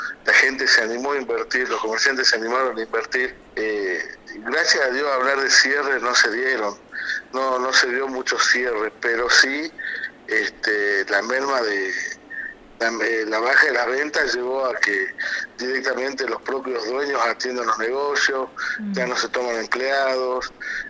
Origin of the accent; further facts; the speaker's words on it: Argentina; Soy argentino y sobre todo defiendo a los comerciantes.